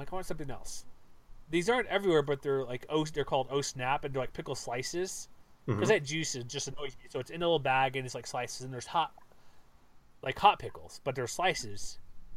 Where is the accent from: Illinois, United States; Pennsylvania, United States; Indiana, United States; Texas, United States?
Texas, United States; Houston; No, I've seen it in Texas as well, growing up in Houston.